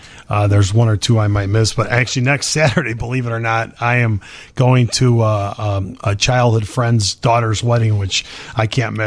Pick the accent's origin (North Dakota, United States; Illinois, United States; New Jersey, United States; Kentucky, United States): Illinois, United States; Berwyn; also born or lived in Cicero; No, it's Berwyn and Cicero, you know.